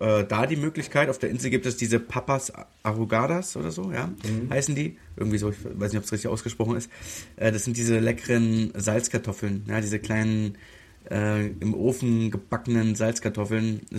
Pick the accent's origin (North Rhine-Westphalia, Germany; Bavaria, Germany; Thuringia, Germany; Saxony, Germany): Saxony, Germany; Dresden; born there; Ich bin in Dresden geboren.